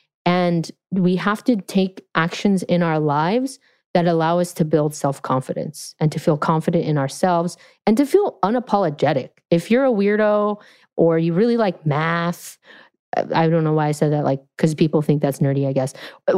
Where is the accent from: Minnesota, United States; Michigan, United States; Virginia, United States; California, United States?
California, United States; And I was like, I'm from California, never heard that.